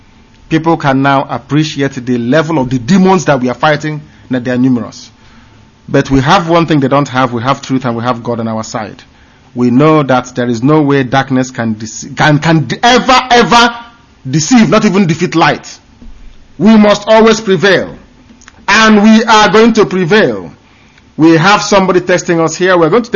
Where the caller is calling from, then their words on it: Belgium; My name is … I'm sending from Belgium.